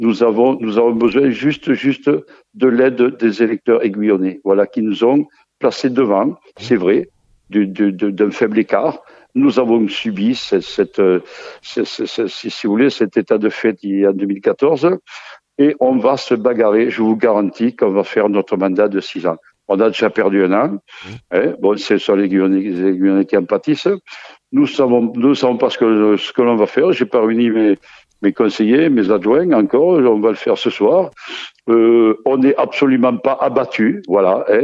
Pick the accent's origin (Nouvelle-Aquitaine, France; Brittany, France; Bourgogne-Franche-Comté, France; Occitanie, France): Bourgogne-Franche-Comté, France; Guyans; je suis né à Guyans, moi. Je suis un fils d'immigré italien, mais né, je vis dans la maison que j'habite aujourd'hui.